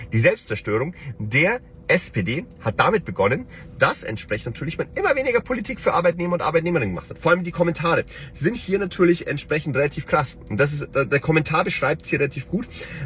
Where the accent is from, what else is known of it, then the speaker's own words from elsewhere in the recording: Bavaria, Germany; Denn wie gesagt, auch ich als Bayer, bei uns war es immer Tradition